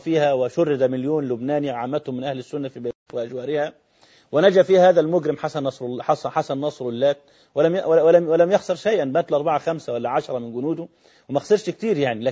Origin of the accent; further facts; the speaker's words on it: Cairo, Cairo Governorate, Egypt; ليس كما نرى عندنا في القاهرة أو في المدن التي يكثر فيها طلبة العلم والمشايخ